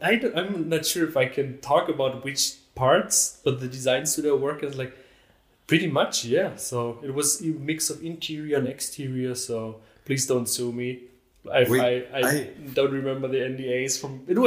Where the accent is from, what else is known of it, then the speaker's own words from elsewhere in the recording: Baden-Württemberg, Germany; But yeah, I was born in Germany, in the south of Germany, in the Black Forest. Went to school there, grew up there